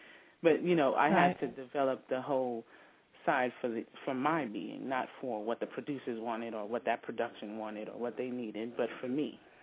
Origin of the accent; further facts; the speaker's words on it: New York, United States; moved away; Being a New Yorker, well, being a writer as well, I moved from New York, you know, further south to kind of concentrate on my writing and other things.